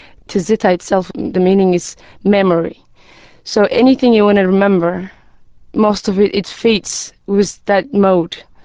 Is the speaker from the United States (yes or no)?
no; Ethiopia; also born or lived in Kenya; my experience is growing up in Ethiopia and being for a couple of years in Kenya